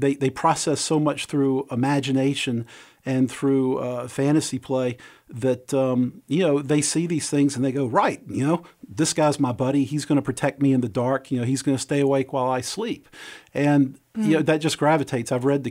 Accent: the South, United States; I'm originally from the South and wanted to get back down here and was fortunate enough to land in Jacksonville, my new adopted hometown. I've been here for 8 years.

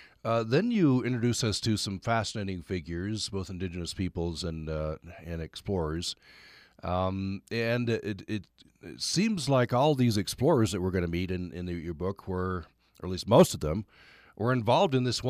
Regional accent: Vernal, Utah, United States; By the way, I grew up in Vernal, Ashley Valley

